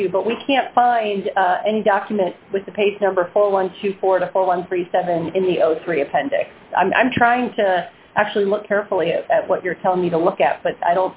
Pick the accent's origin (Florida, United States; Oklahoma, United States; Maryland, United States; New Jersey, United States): Maryland, United States; Baltimore; I'm from Baltimore, and, you know, everyone in my family says it was a D instead of a T. It's an accent.